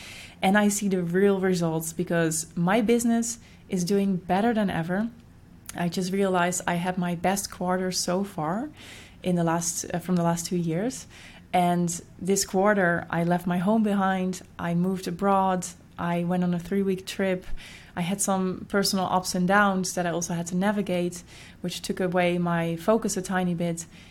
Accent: Netherlands; moved away as an adult; now in Rio de Janeiro, Brazil; I am now in Rio, and before I was living, working in my home country, the Netherlands.

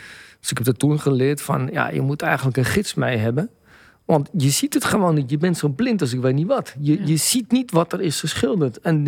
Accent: Amsterdam, North Holland, Netherlands; Ik ben van Blauwe Zand. En dat was bepaald niet de beste buurt van Amsterdam-Noord.

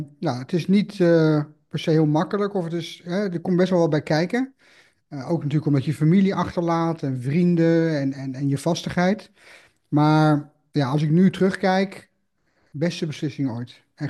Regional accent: Voorschoten, South Holland, Netherlands; now in Deventer, Netherlands; Ja, ik kom zelf uit het Westen, ik kom zelf uit Voorschoten, maar mijn vrouw die komt uit Deventer, dus ben toen verhuisd voor de liefde naar Deventer. En wij hebben altijd in de stad gewoond

